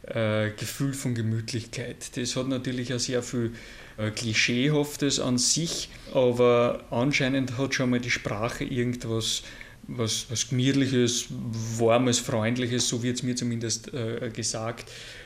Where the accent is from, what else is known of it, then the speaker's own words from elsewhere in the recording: Austria; Was vermisst man als Österreicher?